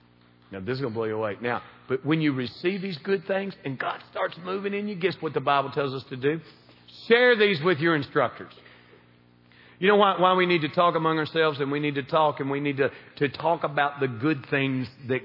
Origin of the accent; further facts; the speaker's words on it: the South, United States; Y'all can tell I'm from the South. Britches, pants, up north.